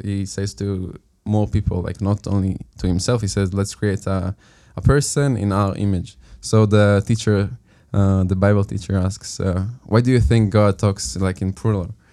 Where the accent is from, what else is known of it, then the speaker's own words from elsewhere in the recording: Maale Adumim, West Bank, Israel; also born or lived in Jerusalem; I was also born to a believing family. I was born in Jerusalem, but then I grew up in Maale Adumim, which is a city very close to Jerusalem. And it's it's like a religious city.